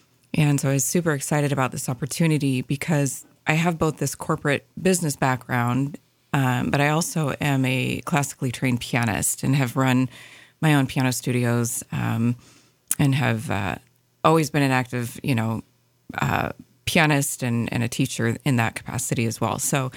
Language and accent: English; Seattle, Washington, United States; moved away as an adult; now in Sandpoint, United States; So I've been in the Sandpoint area with my family since the October of 2020. And so I hail from the Seattle area.